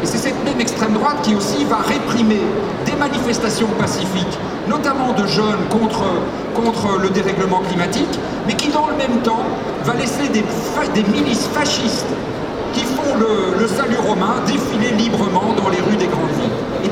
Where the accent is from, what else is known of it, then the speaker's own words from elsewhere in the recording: Belgium; Et même chez nous, en Belgique, en Flandre